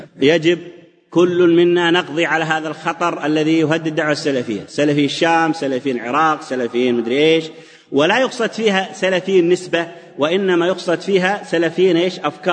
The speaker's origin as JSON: {"language": "Arabic", "country": "Saudi Arabia"}